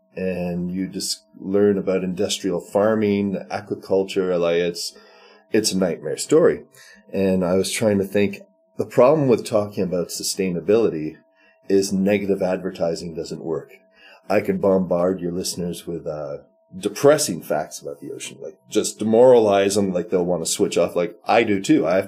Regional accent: Montreal, Quebec, Canada; I'm from Montreal, but my dad built a place in Magog in the 60s.

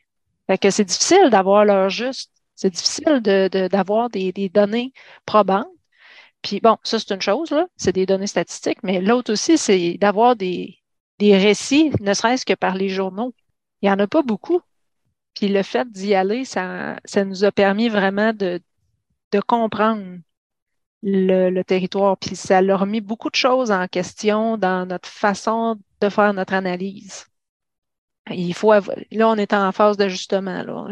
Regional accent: Quebec, Canada; Moi, je suis originaire de la Mauricie.

